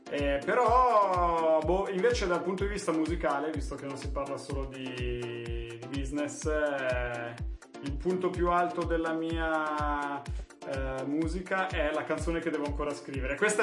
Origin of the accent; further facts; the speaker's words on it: Monza, Lombardy, Italy; Milano è casa mia, nel senso, anche io sono di Monza, cresciuto a Monza eccetera, ma effettivamente a Milano poi anche dopo, no, io ci sono cresciuto anche per i nonni eccetera, parenti